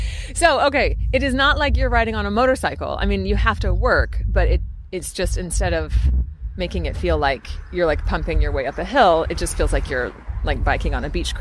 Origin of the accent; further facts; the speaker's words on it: the South, United States; Yeah, well, I'm from the South. Anyway, this is just how we do it down there.